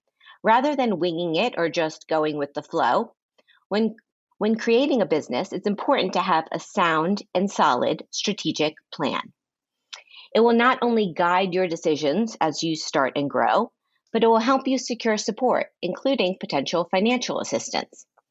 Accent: Miami, Florida, United States; Oh, Carvel. Yeah, I grew up in Miami, so of course, Carvel.

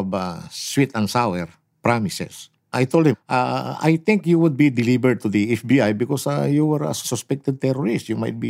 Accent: Bugallon, Ilocos Region, Philippines; One of my classmates baptized me that name because it was taken from my hometown, named Bugalyon.

